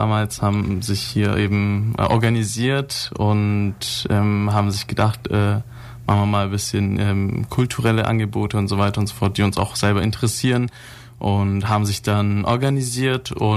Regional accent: Ulm, Baden-Württemberg, Germany; ich bin 22 Jahre alt, bin gebürtiger Ulmer

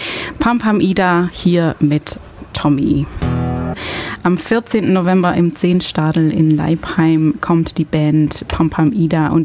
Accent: Belgium; German is a second language; moved away as an adult; now in Ulm, Germany; ich komme nicht aus Deutschland, also ich komme aus Belgien. Ich verstehe schon. Also ich bin seit 6 Jahren in Ulm. Ich lerne seit 6 Jahren Deutsch

